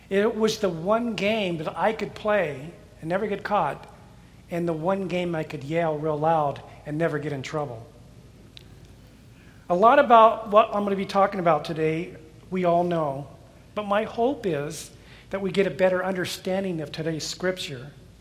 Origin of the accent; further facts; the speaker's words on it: Thousand Oaks, California, United States; You know, growing up in Thousand Oaks, there were only a few things that I could do during the summer months.